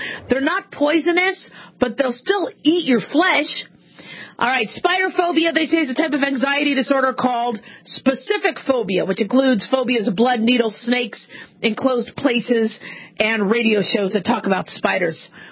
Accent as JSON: {"language": "English", "town": "Phoenix", "region": "Arizona", "country": "United States", "tie": "born or raised there", "said": "Now, I grew up around snakes and scorpions and spiders and black widows, you know, growing up in Phoenix"}